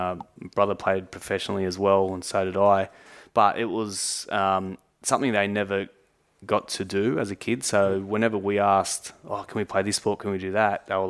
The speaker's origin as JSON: {"language": "English", "town": "Liverpool", "region": "New South Wales", "country": "Australia", "tie": "born or raised there", "said": "I grew up outside Liverpool and there was a big gymnastics center at Macquarie Fields there."}